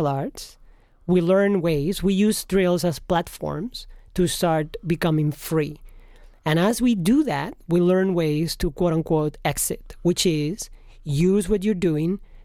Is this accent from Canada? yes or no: no; Madrid, Community of Madrid, Spain; also born or lived in North Africa / India / Western United States; now in United States; I am from Madrid, Spain, where I grew up. And I have lived in Spain, in North Africa, in India. I lived in the Western United States when I was a kid. And about 15 years, I settled in the New York area where I live.